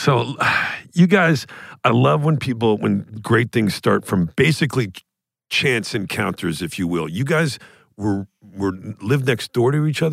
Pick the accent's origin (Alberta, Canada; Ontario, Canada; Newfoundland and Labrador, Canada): Ontario, Canada; Toronto; I grew up in Toronto